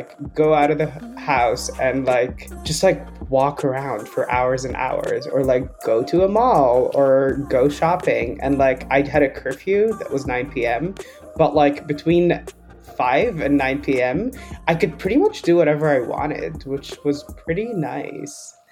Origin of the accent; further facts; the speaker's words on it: Egypt; also born or lived in Dubai, United Arab Emirates; I am from Egypt, and I spent like all of my childhood between Egypt and Dubai.